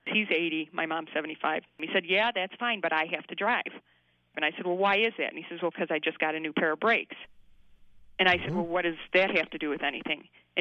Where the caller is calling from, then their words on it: Lombard, Illinois, United States; I'm calling from Lombard, Illinois.